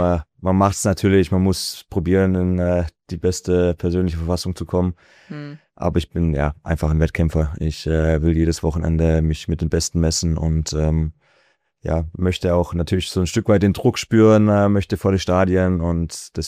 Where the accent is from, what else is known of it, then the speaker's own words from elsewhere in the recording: Esslingen, Baden-Württemberg, Germany; also born or lived in Stuttgart; Genau, ich bin in Cannstatt geboren. Für mich ist natürlich was ganz Besonderes. Ich bin in Esslingen aufgewachsen, das ist eine Viertelstunde von hier